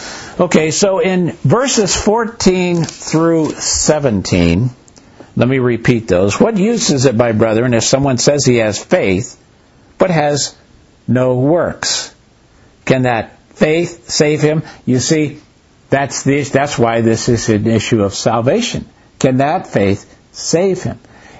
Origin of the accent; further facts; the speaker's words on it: the South, United States; I'm from the South, and there are a lot of people that go to church in the South.